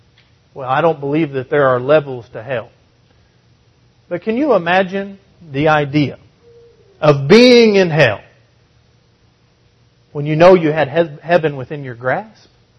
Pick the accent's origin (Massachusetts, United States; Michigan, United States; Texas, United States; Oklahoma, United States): Texas, United States; growing up in West Texas, out in the farm when I was a little boy, there was still one cistern left.